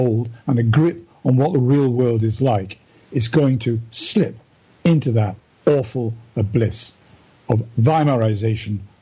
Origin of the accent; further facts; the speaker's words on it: United Kingdom; now in Italy; I'm a British resident of Italy.